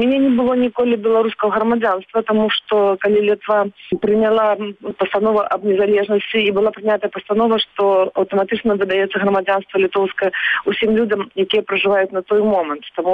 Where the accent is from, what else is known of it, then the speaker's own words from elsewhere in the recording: Stravechyna, Grodno Region, Belarus; moved away as an adult; now in Vilnius, Lithuania; І тое, што вырасла пакаленне ў Беларусі, прынамсі на маёй малой радзіме ў Стравечыне, для якіх Вільня ўжо ёсць за мяжой.